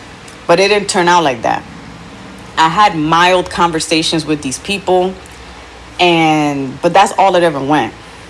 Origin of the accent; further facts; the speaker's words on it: Newark, New Jersey, United States; accent: New York; Maybe my English accent isn't exactly a Dominican one, because, you know, I'm from Newark. I feel like we have a very New Yorkian accent. Whoever grows up in Newark, we all kind of sound the same